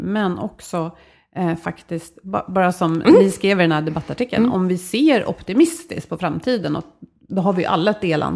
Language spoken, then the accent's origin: Swedish; Sweden; där kommer vi som svenskar från en väldigt hög nivå